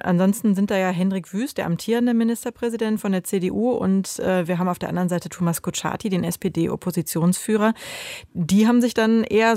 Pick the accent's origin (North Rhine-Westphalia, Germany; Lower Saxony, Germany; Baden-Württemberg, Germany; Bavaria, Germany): North Rhine-Westphalia, Germany; Jetzt komme ich natürlich aus NRW und bin auch keine 20 mehr.